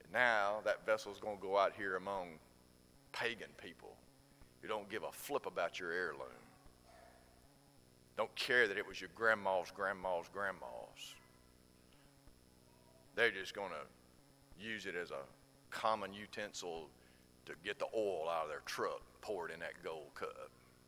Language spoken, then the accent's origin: English; Georgia, United States; Folks, I was born in Georgia. Graduated high school in Georgia.